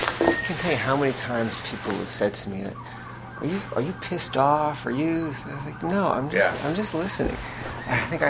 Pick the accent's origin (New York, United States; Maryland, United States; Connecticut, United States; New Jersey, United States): New York, United States; Mamaroneck; I grew up in Mamaroneck. You could ride your... It's the same deal. It's the New Haven line. I could ride my bike there.